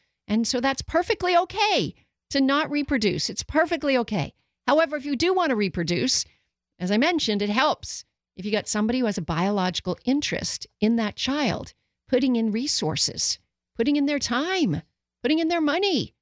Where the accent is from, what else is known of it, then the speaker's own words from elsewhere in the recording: Canada; I'm Irish-Canadian, but they came out fairly dark-skinned because their dad is Black.